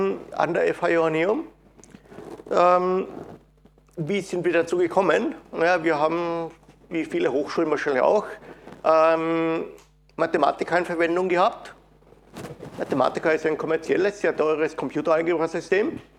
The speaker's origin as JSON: {"language": "German", "town": "Graz", "region": "Styria", "country": "Austria", "said": "Ich komme aus Graz, bin dort Mitglied des Organisationsteams der dortigen Linux-Tage."}